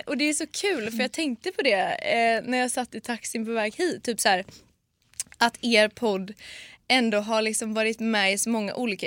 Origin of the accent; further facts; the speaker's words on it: Gothenburg, Västra Götaland County, Sweden; now in Stockholm, Sweden; jag är 25 år, fyller 26 i sommar. Jag kommer från Göteborg, flyttade till Stockholm 2019, i slutet på 2019.